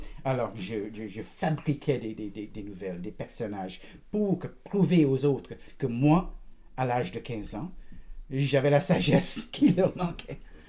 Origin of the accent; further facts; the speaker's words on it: Trinidad & Tobago; French is a second language; moved away as an adult; also born or lived in Toronto; J'ai quitté Trinidad à l'âge de 18 ans pour aller à Toronto. Et je me suis inscrit à l'université. Et bien sûr, je suis allé à Toronto pour apprendre le français.